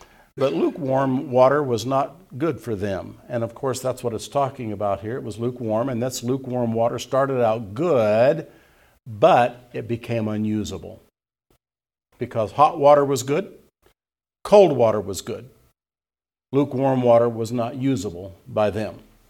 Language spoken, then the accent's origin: English; Indiana, United States; now in Woodland Park, United States; One thing about living in Colorado that I didn't have growing up in Indiana was when you turned on the spigot for cold water, you got warm water.